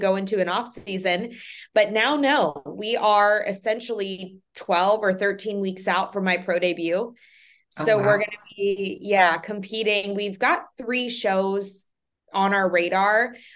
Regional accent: Orlando, Florida, United States; So I grew up here in Orlando, and I was a ballet dancer

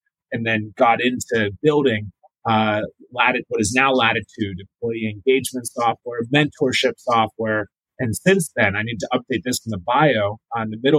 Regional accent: Butler, Pennsylvania, United States; Calling in from rural Western Pennsylvania. I grew up in Butler, PA. It's a little bit north of Pittsburgh, Pennsylvania.

